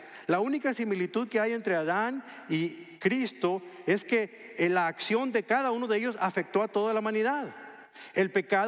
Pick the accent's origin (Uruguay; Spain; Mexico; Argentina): Mexico; Yo soy de México. Yo ni sabía que existían los seguros de autos.